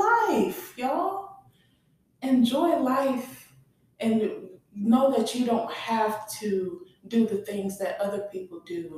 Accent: Texas, United States; I'm from Texas, so we got a Shenanigans.

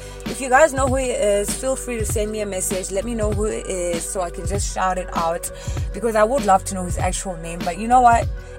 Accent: Limpopo, South Africa; Senior Oates hails from the province of Limpopo, my hometown.

